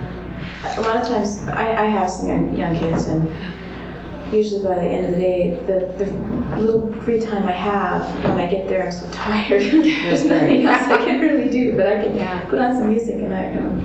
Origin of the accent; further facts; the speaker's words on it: Portland, Oregon, United States; especially if it's a rainy day, I'm from Portland.